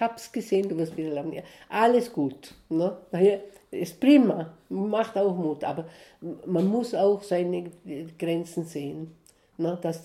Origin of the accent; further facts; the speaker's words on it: Southern Germany, Germany; also born or lived in Bolivia; Ich bin von hier, von Deutschland, ich komme aus Süddeutschland.